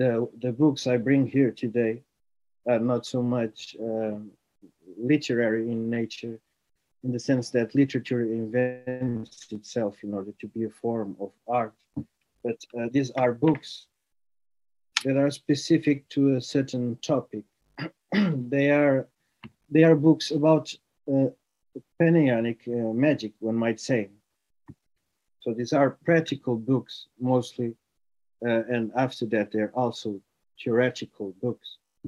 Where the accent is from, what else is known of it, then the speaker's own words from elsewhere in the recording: Portugal; English is a second language; I am from Portugal, as it has been said. You might notice it from my accent.